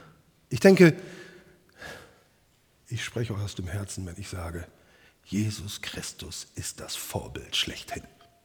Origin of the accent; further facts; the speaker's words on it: Lower Saxony, Germany; born there; ich komme gebürtig aus dem Emsland, aus unserem Samaria, wenn ich das so sagen darf. Komme da aber auch aus dem christlichen Elternhaus.